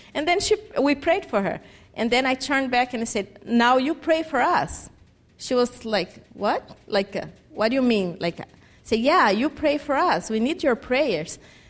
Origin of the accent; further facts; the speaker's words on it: Brazil; English is a second language; She's like, where are you from? And I say, I'm from Brazil. And I say, I visit my parents every 2 or 3 years.